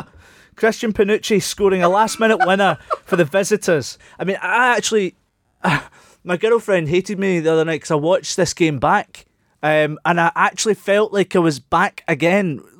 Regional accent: Scotland, United Kingdom; Honestly, we're so Scottish.

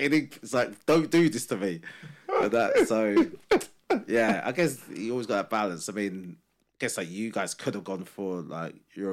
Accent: Jamaica; being Jamaican, we don't have traditional, there's no language name for us to have really considered.

